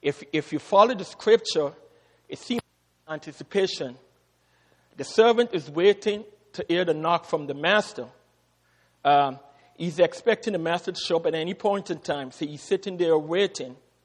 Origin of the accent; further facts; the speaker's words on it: Guyana; Growing up in Guyana, I experienced many nights when we had blackout